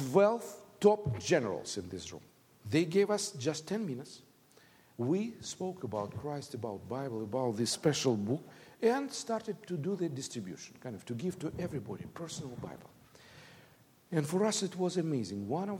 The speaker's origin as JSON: {"language": "English", "country": "Russia", "tie": "born or raised there", "second_language": "English", "said": "I grew up in the Russia where in the church it was different compared to the present time."}